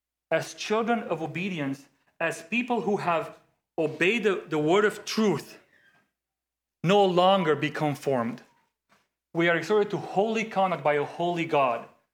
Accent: Romania; I mean, I come from Romania, born in the 80s, under communism and so on.

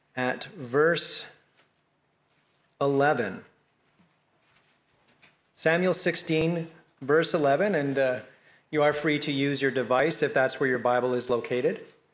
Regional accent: Elora, Ontario, Canada; I'm south in relation to Elora, Ontario, 4.5 hours away. But I was from here once upon a time. And in fact, I completed high school here 28 years ago and was baptized 30 years ago

